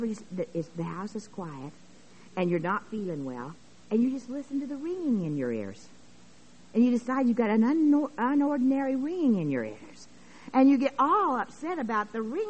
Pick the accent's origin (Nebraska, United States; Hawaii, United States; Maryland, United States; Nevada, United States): Nebraska, United States; I grew up in Nebraska in a little town of about 300, and then later 300 to 500, and later another little town of about 2,000.